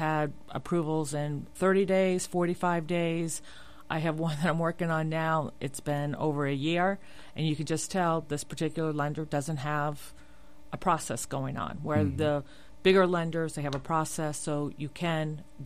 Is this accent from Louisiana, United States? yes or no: no; Florida, United States; Yes, been here, born and raised in South Florida.